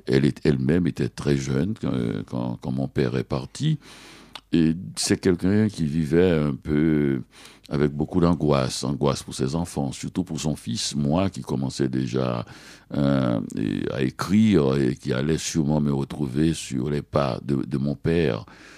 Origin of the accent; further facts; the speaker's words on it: Petit-Goâve, Ouest, Haiti; also born or lived in Port-au-Prince; Je suis né en 1953 et à des lieux, même aussi à Port-au-Prince, en Haïti. J'ai passé mon enfance à Petit-Goy avec ma grand-mère